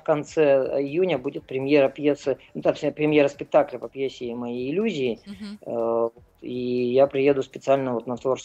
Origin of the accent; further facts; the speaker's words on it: Irkutsk, Irkutsk Oblast, Russia; В Иркутске, вот в моем родном городе, я недавно был.